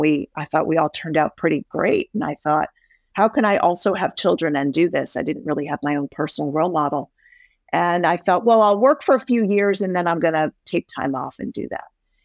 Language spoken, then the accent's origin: English; Rhode Island, United States; in particular in my home state of Rhode Island